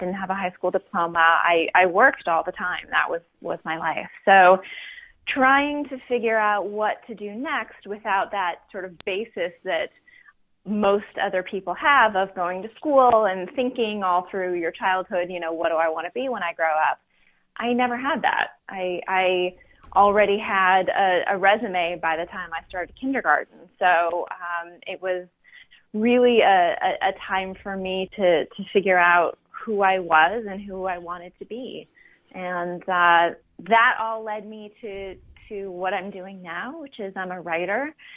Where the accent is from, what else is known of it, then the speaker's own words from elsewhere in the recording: Ontario, Canada; born there; I'm Canadian. Let's start there. I was born outside of Toronto.